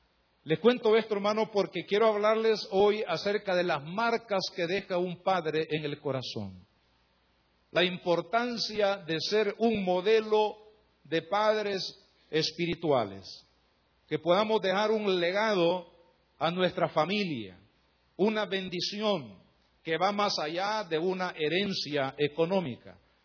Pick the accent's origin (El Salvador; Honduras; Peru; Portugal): El Salvador; en nuestros términos aquí como salvadoreños